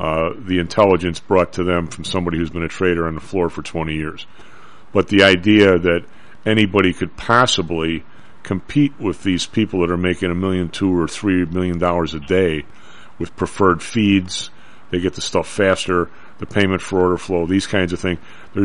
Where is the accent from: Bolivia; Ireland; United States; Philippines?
Ireland; Because being Irish, you have both, right?